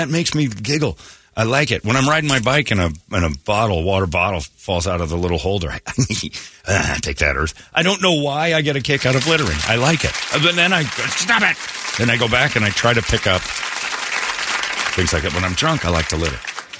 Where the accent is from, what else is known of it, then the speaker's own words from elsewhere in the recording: Indiana, United States; Maybe that's a lot of maybe growing up in Indiana.